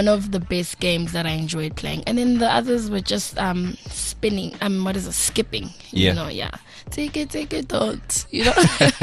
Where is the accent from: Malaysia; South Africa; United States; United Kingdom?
South Africa; Tembisa, Gauteng; I grew up in Tembisa. I went to school in Midrand. We started school in Midrand, and then I went to Halfway House Primary.